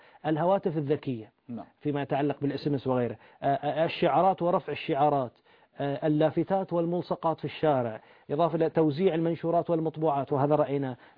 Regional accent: Bahrain; حصل عندنا في البحرين

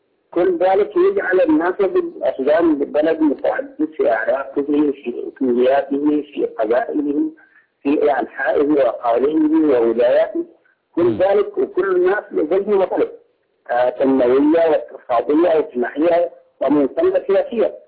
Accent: Sudan; الإدارة الأهلية عندنا في السودان

